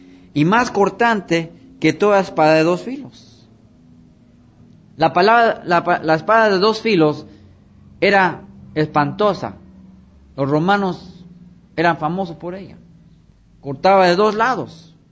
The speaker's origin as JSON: {"language": "Spanish", "region": "Mexico City", "country": "Mexico", "tie": "born there", "said": "yo era católico toda mi vida. Yo nací en México, Distrito Federal. Y toda mi familia es católica y ha sido católica. Y yo también fui católico por 24 años."}